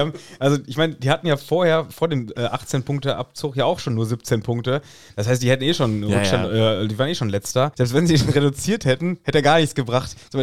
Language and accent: German; Lippstadt, North Rhine-Westphalia, Germany; bin aus Lippstadt.